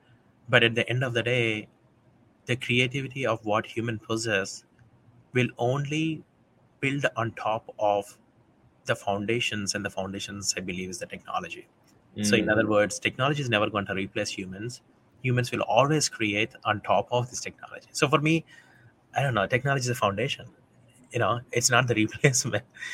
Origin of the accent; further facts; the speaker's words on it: India; I'm old. When I was growing up in India